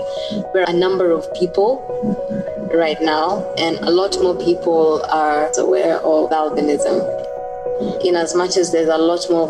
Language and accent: English; Kakamega County, Kenya; I come from Kakamega County, which is like an 8-hour bus ride from the city, Nairobi. It's really dominated with the Luya community. That's where we have settled, because my dad is Luya.